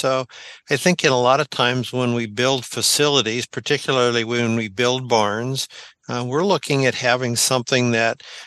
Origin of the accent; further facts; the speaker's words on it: Western Canada, Canada; now in United States; Growing up in Western Canada, I got to see how we did things there. And then since moving to Kentucky